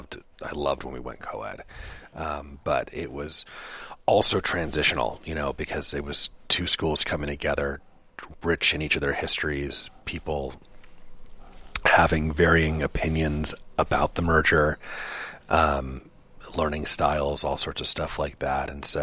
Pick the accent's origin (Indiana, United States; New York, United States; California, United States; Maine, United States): California, United States; Studio City; I grew up in Studio City, California.